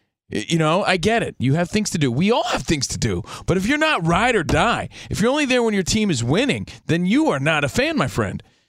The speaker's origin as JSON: {"language": "English", "region": "East Coast", "country": "United States", "lives_now": "Los Angeles, United States", "said": "We're from the East Coast. We're out here in L.A."}